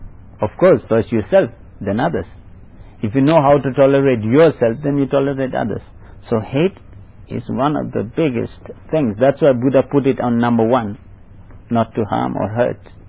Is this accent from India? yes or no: yes; India; also born or lived in Myanmar; And because I'm an Indian, we have politics in our blood.